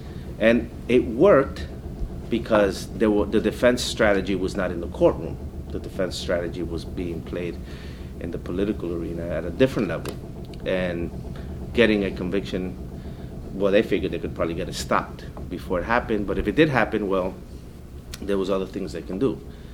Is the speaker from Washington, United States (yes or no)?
no; New York, United States; now in Guatemala; I grew up in New York and I went back to Guatemala in 95.